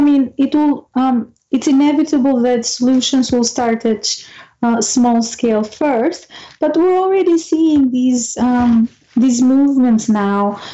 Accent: Albania; I'm from Albania originally, and imposed collectivist solutions existed all around Eastern Europe when I was a child

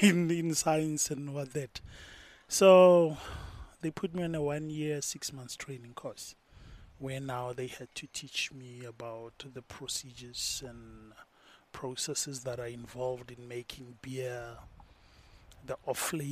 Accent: Brits, North West, South Africa; now in Pretoria, South Africa; It's Pretoria. Actually, I'm from Northwest Brits.

